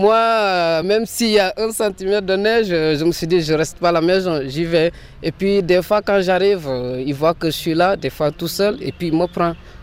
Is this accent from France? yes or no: no; Senegal; now in Switzerland; Moi, je suis sénégalais d'origine. … Je suis là en Suisse depuis le 4 juillet 2009.